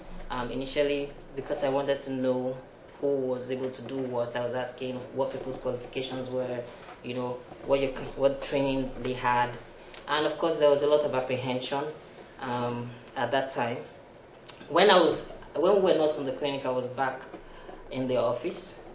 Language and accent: English; Nigeria; born there; even though I was born in Nigeria, worked there all my life